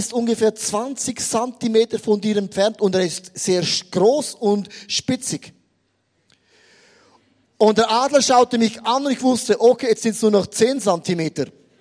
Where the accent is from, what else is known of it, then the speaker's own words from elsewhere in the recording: Switzerland; Ich bin aus der Schweiz, die ist ja nicht groß, wir sind neutral.